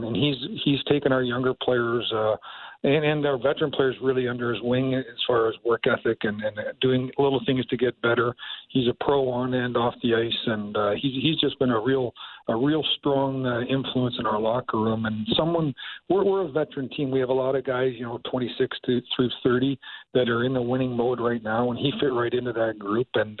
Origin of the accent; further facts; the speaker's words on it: Sarnia, Ontario, Canada; I took it to Sarnia, Ontario, where my hometown is.